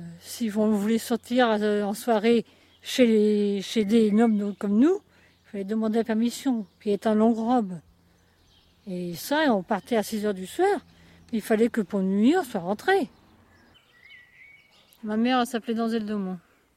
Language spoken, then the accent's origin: French; Saint-Fuscien, Hauts-de-France, France; Je suis née ici, à Saint-Fucien, en haut dans la chambre.